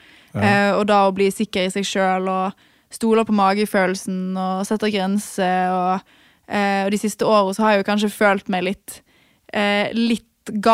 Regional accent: Stord, Vestland, Norway; Men så jobbet jeg hjemme og sykepleien resten av det året, da, hjemme på Stord

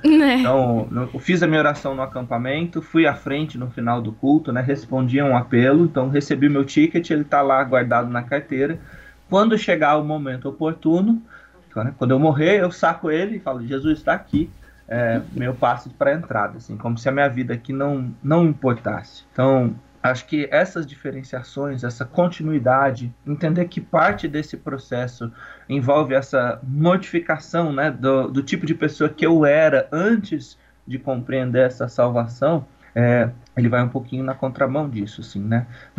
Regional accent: São Paulo, Brazil; also born or lived in Minas Gerais; now in Brasília, Brazil; eu sou mineiro, criado no interior de São Paulo.

